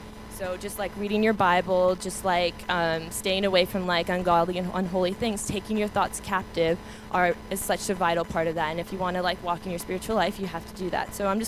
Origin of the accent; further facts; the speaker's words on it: Canada; the States kicked me out as a Canadian, so I'm back here